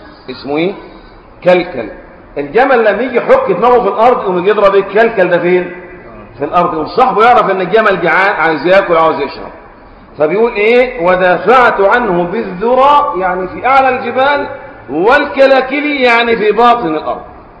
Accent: Egypt; طبعا احنا اعزكم الله اليومين دول الحر عندنا في مصر ايه شديد

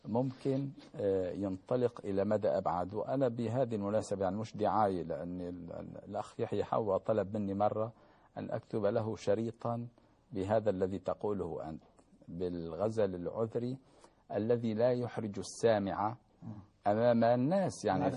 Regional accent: Syria; عندنا في سوريا

